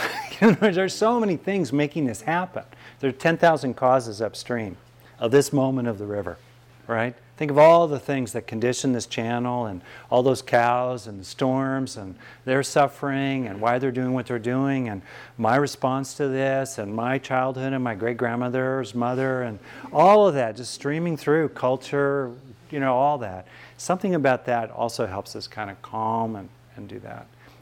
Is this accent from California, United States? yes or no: yes; West Covina, California, United States; I grew up in West Covina, the armpit of Los Angeles. But anyway, in terms of smog, it was the center of the smog belt when I grew up. But still, basically it was tract homes laid on top of orange groves.